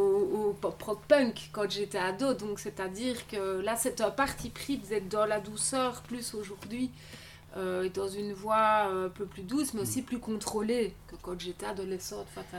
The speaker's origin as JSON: {"language": "French", "town": "Marche-en-Famenne", "region": "Luxembourg", "country": "Belgium", "lives_now": "Spa, Belgium", "said": "moi, je proviens de Marche, mais j'ai déménagé du côté de Spa."}